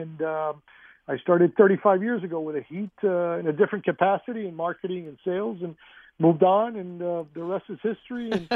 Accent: Miami, Florida, United States; I mean, I've known him from day one, and like me, born and raised in Miami, and he went to Miami High.

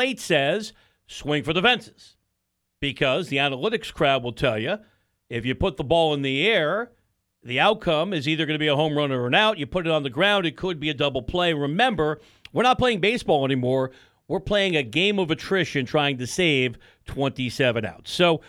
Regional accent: Pelham Manor, New York, United States; I grew up on the edge. I could see the Bronx from our luxurious home in Pelham Manor, New York.

